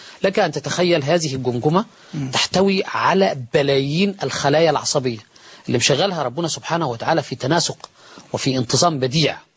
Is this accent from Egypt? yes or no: yes; Egypt